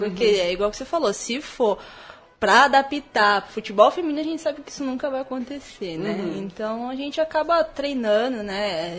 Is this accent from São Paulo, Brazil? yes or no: yes; Santo André, São Paulo, Brazil; born there; Eu nasci em Santo André